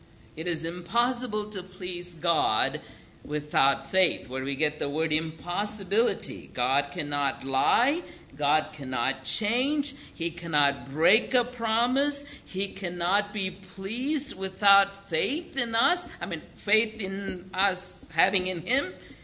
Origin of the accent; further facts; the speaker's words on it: India; Yeah, I grew up in India, and there is this place between my house and my grandparents' house that we go through on the bus